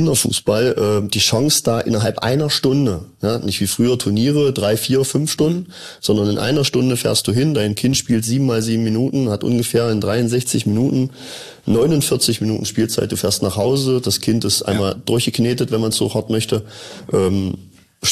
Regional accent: Saxony-Anhalt, Germany; Das ist ein anderer Menschenraum im Zusammenleben als das, wo ich herkomme, aus dem Salzlandkreis

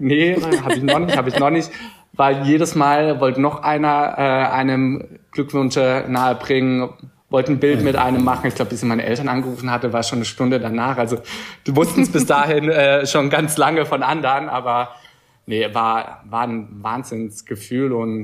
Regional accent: Baden-Württemberg, Germany; now in Traunstein, Germany; Also in meiner Heimat, die Badische Zeitung hat gleich groß drüber berichtet

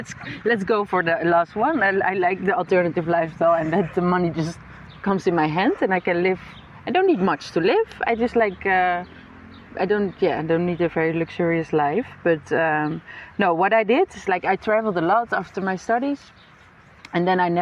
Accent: Netherlands; moved away as an adult; now in Greece; 33 years old. I'm from the Netherlands and don't know the exact year anymore, but I think 6 years or 7 years ago, I moved to Greece, to Athens.

